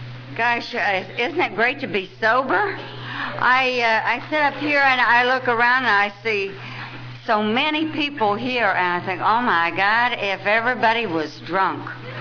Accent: West Virginia, United States; now in Akron, United States; I'm not originally from Akron, Ohio. I'm originally from wild, wonderful West Virginia.

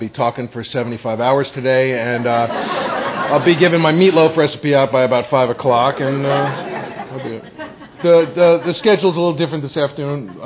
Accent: Bronx, New York, United States; I come from the Bronx and it's not impossible, you know.

